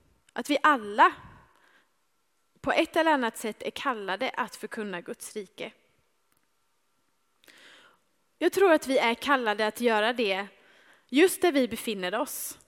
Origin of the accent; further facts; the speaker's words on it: Växjö, Kronoberg County, Sweden; moved away as an adult; now in Losi, DR Congo; och jag är från början från Växjö.